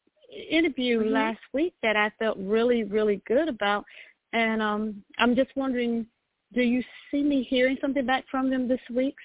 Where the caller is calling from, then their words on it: Georgia, United States; It seems like it's a theme today. I'm calling from Georgia.